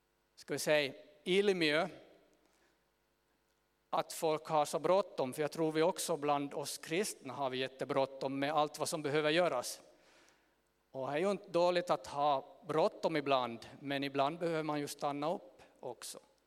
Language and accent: Swedish; Ytteresse, Ostrobothnia, Finland; Men jag är en bonde från Ytteresse.